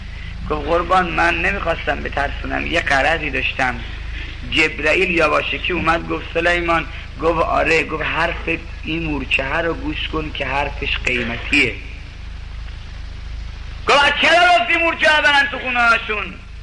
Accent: Yazd, Iran; also born or lived in Mashhad; now in Tehran, Iran; چون من اصلا یزدیم، تولدم در مشهد، ساکن تهرونم.

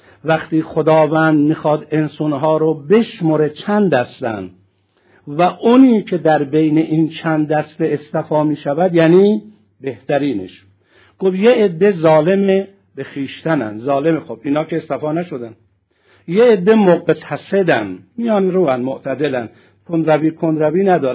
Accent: Iran; از حرف زدن ما چند نفر فهمید ما ایرانی هستیم و فارسی حرف میزنیم

